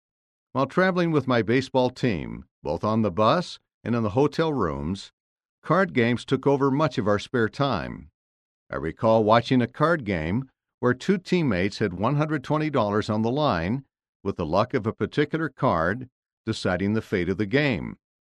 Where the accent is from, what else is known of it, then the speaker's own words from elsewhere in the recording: Las Vegas, Nevada, United States; Growing up in Las Vegas, Nevada, exposed me to the alluring gimmicks of gambling.